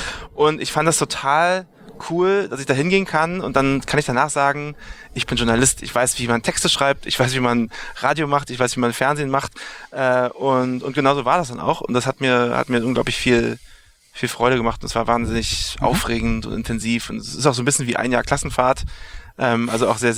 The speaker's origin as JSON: {"language": "German", "region": "Berlin", "country": "Germany", "tie": "born there", "said": "Oh, also ich komme aus Berlin. Westteil von Berlin, da bin ich geboren."}